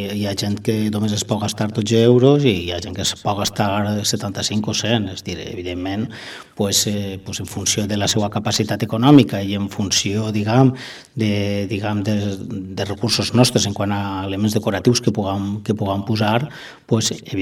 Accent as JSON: {"language": "Catalan", "town": "Nules", "region": "Valencian Community", "country": "Spain", "said": "que soc de Nules i visc a la Vila Vella, encara que treballi en Castelló i l'empresa estigui a Castelló"}